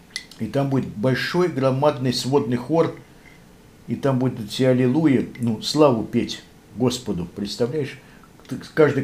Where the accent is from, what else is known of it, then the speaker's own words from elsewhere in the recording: Russia; born there; я родился в России и что у нас православная вера.